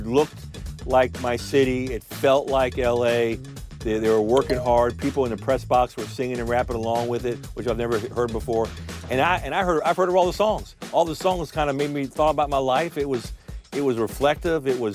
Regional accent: Los Angeles, California, United States; today I have to salute my hometown, Los Angeles, the city of champions.

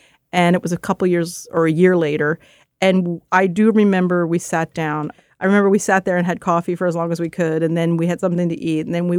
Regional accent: Philadelphia, Pennsylvania, United States; You know, growing up without art in the neighborhood, I grew up in Philadelphia.

